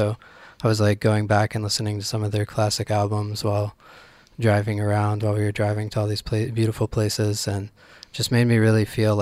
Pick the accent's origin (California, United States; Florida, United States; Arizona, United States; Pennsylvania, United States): Pennsylvania, United States; Franklin; moved away as an adult; also born or lived in Austin / New Orleans; I grew up in Pennsylvania and in a small town called Franklin. And I left there when I was about 23, 24 and moved down south. I lived in Austin for a bit and then New Orleans for a few years.